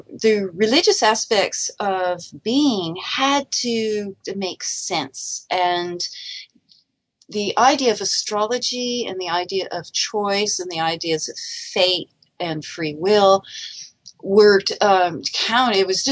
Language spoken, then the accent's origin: English; Santa Cruz, California, United States; moved away; I'm from Santa Cruz, California, and there are things like the mountains so close to the sea and that green color of the ocean and kelp.